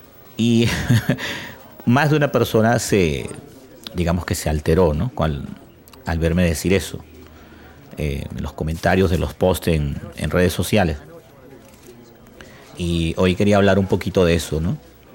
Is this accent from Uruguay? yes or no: no; Venezuela; Son bastante económicos aquí en mi país, en Venezuela.